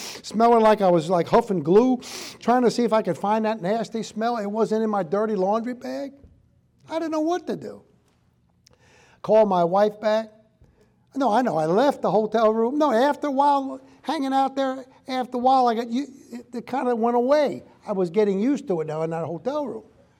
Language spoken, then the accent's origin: English; New York, United States; when I was a little kid, Brother Legault, growing up in New York, in the city, we didn't say scared. We always said us scared.